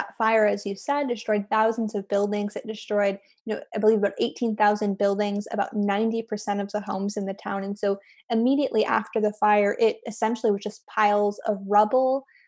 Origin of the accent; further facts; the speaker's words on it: California, United States; I grew up kind of near Paradise and have some family there.